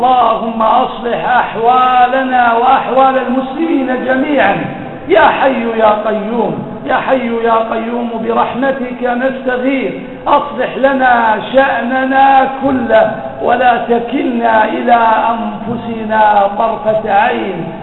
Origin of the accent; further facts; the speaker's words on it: Kuwait; مما اشتهرت به بلدنا الكويت